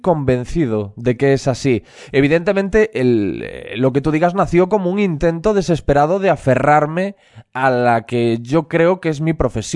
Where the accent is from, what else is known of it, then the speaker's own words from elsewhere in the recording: Corcubión, Galicia, Spain; Yo soy de un pueblo marinero que se llama Corcubión, que debe de tener cerca de 1.500 habitantes y en el que tampoco hay muchísimas cosas que ver, salvo que te vayas a la ciudad más cercana, que es Coruña, y está a 1 hora y pico.